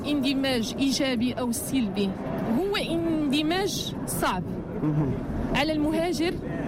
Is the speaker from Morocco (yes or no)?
yes; Morocco; moved away as an adult; now in Tarragona, Spain; المغادرة ديالي لإسبانيا خصوصا طراغونا كانت من أجل الدراسة